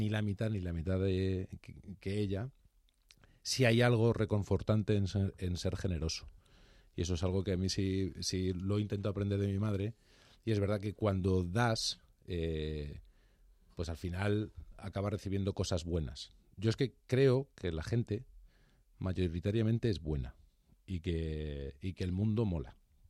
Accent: Madrid, Community of Madrid, Spain; yo soy de Madrid. Claro. Yo he vivido toda la vida en Madrid y estoy encantado de vivir en Madrid.

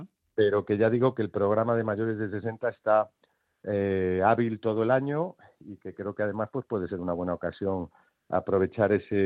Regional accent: Galicia, Spain; porque como buen gallego, ya sabes que como mínimo cada cosa son dos

